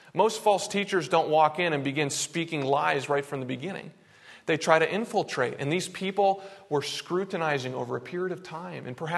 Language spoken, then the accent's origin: English; New Hampshire, United States; As many of you know, I grew up in New England, specifically in New Hampshire, and I live 45 minutes north of Boston.